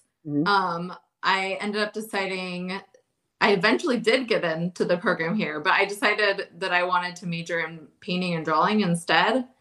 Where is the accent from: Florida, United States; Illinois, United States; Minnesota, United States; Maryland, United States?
Florida, United States; Largo; now in Madison, United States; No, I grew up in Florida, in Largo, Florida